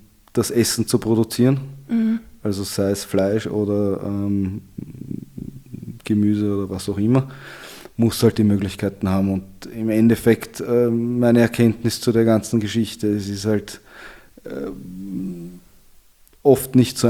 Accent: Vienna, Austria; Ich bin in Wien aufgewachsen.

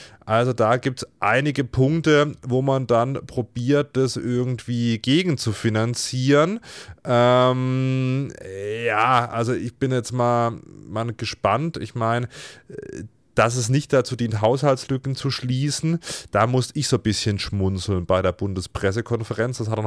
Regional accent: Freiburg, Baden-Württemberg, Germany; hier als Freiburger

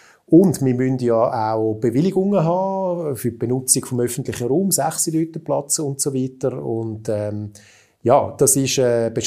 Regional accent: Zurich, Switzerland; Ich bin ein Zürcher

